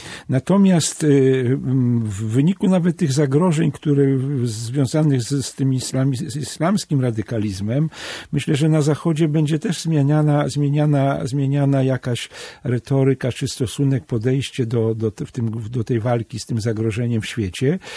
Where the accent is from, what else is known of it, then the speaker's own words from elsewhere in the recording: Orla, Podlaskie Voivodeship, Poland; szczególnie ja byłem, pochodzę z Orli